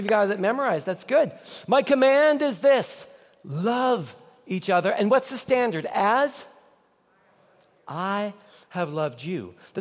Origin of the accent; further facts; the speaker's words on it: Nelson, British Columbia, Canada; I grew up in Nelson, British Columbia, and the very first church I attended was Trinity United Church of Canada in Nelson, BC.